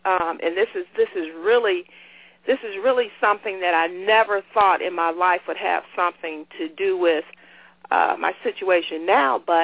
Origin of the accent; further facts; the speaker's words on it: Cleveland, Ohio, United States; The family that I grew up in, I'm actually from Cleveland, Ohio